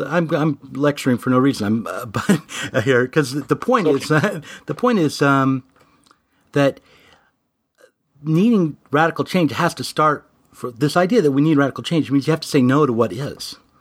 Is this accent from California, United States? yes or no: no; Colorado Springs, Colorado, United States; when growing up in Colorado Springs and under the near Cheyenne Mountain, under the threat of a nuclear bomb, I felt that a world that would create these bombs had to change radically.